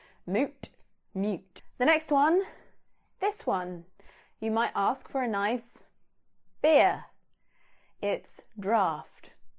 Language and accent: English; East of England, United Kingdom; That's what my family and I say. We're from Bedfordshire. I'm living in Cambridgeshire.